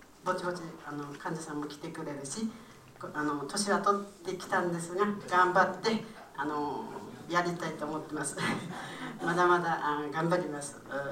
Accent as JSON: {"language": "Japanese", "town": "Hitachiomiya", "region": "Ibaraki", "country": "Japan", "said": "、44年卒業です。"}